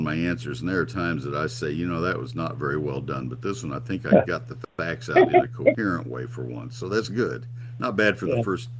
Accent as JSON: {"language": "English", "town": "College Station", "region": "Texas", "country": "United States", "tie": "born or raised there", "said": "I grew up in College Station, so once again, I am speaking from familiarity."}